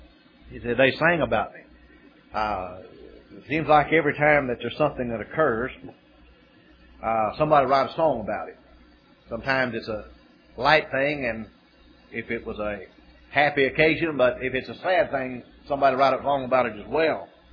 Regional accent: Weatherford, Texas, United States; up in the country where I grew up around Weatherford and on out west of Weatherford.

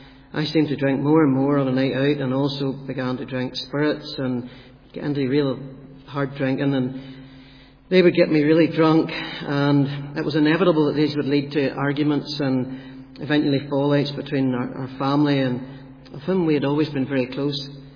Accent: Ballymena, Northern Ireland, United Kingdom; born there; I was born in the Waveney Hospital, Ballymena, County Antrim, on the 8th of July 1981.

